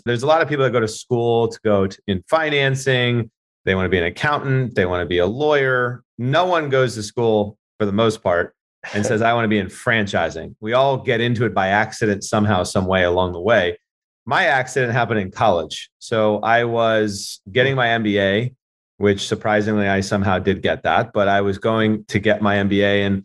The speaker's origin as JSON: {"language": "English", "region": "New York", "country": "United States", "said": "And then they were from Baltimore. I'm from New York."}